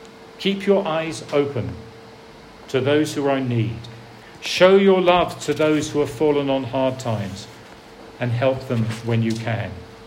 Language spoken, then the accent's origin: English; United Kingdom; It happens particularly in my home country of Britain